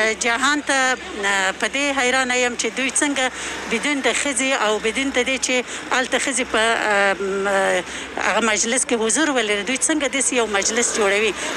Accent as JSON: {"language": "Pashto", "region": "Kabul", "country": "Afghanistan", "said": "زه د کابل نراغلی یم،"}